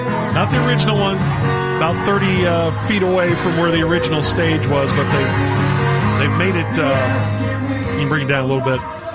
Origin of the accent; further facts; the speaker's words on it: Texas, United States; And I said, oh, America, where? We're from Texas.